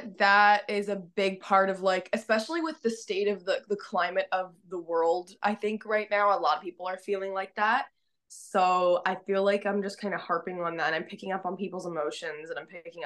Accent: Hollywood, California, United States; growing up in Hollywood, literally, like it's kind of crazy.

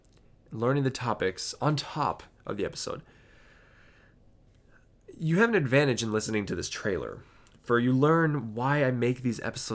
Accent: Milwaukee, Wisconsin, United States; I'm a teenager from Milwaukee, Wisconsin.

